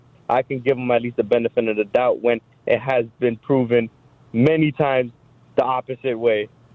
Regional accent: Chicago, Illinois, United States; And so to me, as a fan, as a Chicagoan, I can't look at Poles

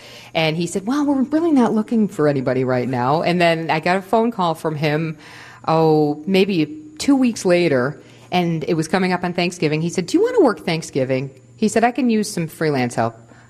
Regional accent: Orland Park, Illinois, United States; We all grew up, you know, I grew up in Orland Park. We all grew up listening to the radio.

